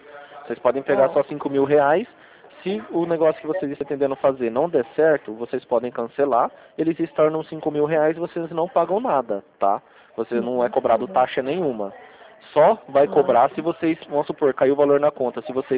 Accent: Rio Claro, São Paulo, Brazil; Eu sou de Rio Claro mesmo.

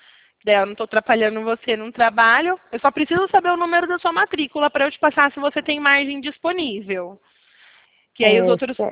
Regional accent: Limeira, São Paulo, Brazil; Porque eu também sou daqui de Limeira, né? Faculdade, trabalho na prefeitura

